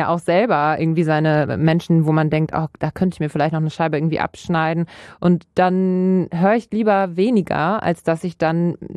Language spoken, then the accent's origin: German; North Rhine-Westphalia, Germany; Aber bei mir im Dorf auch. Ich komme ja aus der Nähe von Bielefeld, Gütersloh, die Ecke.